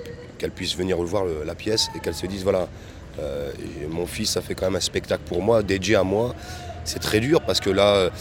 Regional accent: France; on est français et on le reste et fier de l'être

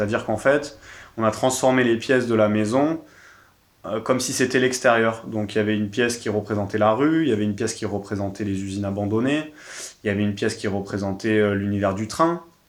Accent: Montpellier, Occitanie, France; Je suis né à Montpellier, en fait. Donc Montpellier, c'est ma ville. J'y ai grandi à travers les cultures urbaines

